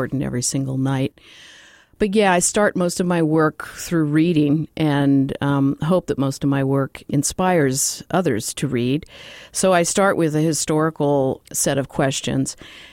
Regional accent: Arizona, United States; born there; Well, I was born in Arizona, actually.

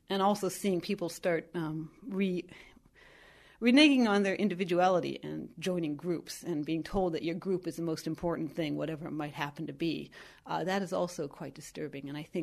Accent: Youngstown, Ohio, United States; From Northeast Ohio.

